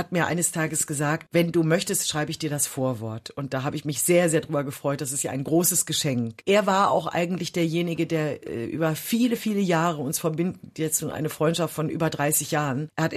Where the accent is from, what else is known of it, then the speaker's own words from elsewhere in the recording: Düsseldorf, North Rhine-Westphalia, Germany; now in Cologne, Germany; Ich bin eigentlich eine echte rheinische Frohnatur, das kann man so sagen. Ich bin ja aufgewachsen in Düsseldorf